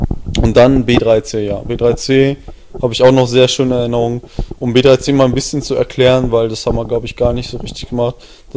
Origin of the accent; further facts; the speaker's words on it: Amberg, Bavaria, Germany; ich komme wirklich aus keiner Großstadt. Ich komme eigentlich aus Amberg, das ist im Nordosten von Bayern, mehr so Osten.